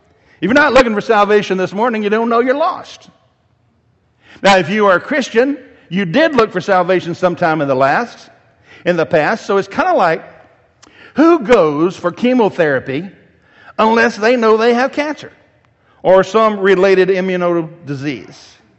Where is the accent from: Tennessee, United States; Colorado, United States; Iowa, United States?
Tennessee, United States; And I'll say, I'm from Tennessee.